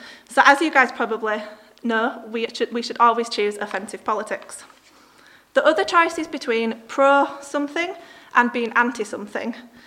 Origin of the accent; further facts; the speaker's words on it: United Kingdom; it's easy for us as the British to brag about our history and our achievements, our science and our art